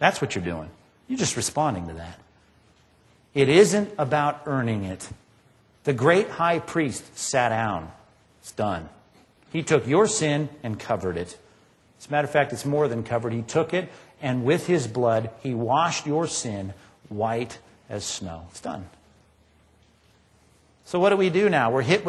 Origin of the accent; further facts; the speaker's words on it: Long Beach, United States; When I was growing up in Long Beach, I had a lot of aspirations as a child for what I would do when I grew up, you know.